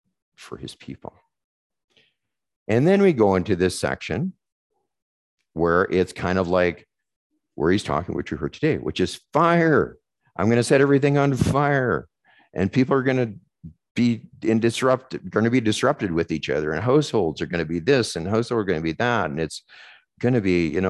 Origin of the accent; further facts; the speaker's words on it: England, United Kingdom; I'm English.